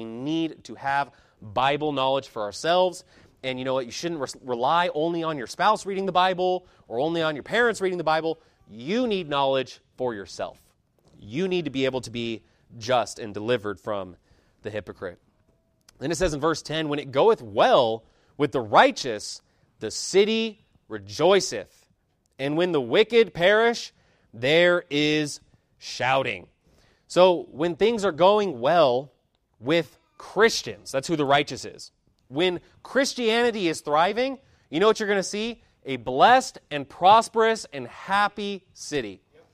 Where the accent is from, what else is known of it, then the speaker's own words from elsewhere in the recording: California, United States; born there; because, you know, I was born in California. I like California.